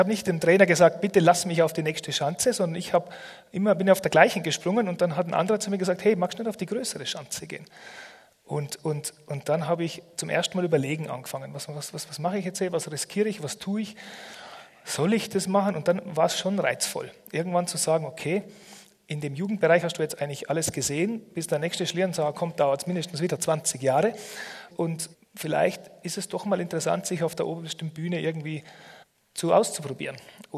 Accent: Austria; Als Österreicher konnte ich die Schweiz und Deutschland trainieren

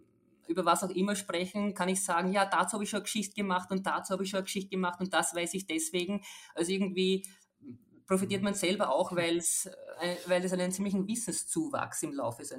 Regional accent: Burgenland, Austria; ich als Burgenländerin ja auch die ganze Entwicklung der Windenergie dort verfolgt habe

